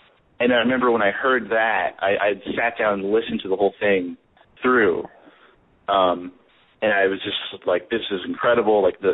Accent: New Orleans, Louisiana, United States; But... you know, growing up in New Orleans and, you know, going to, you know, the French Quarter or going to parades.

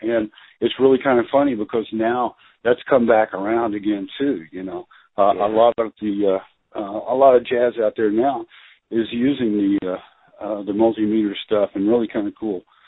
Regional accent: Oklahoma, United States; I was born and raised in Oklahoma, actually.

